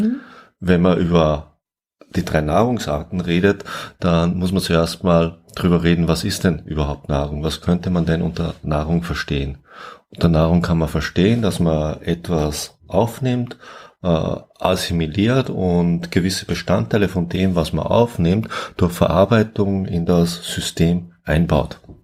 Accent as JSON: {"language": "German", "country": "Austria", "said": "Ich komme ja aus Österreich, ich komme aus dem Süden"}